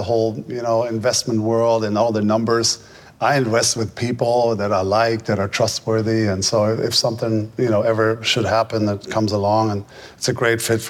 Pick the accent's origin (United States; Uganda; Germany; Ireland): Germany; I grew up in Germany, right?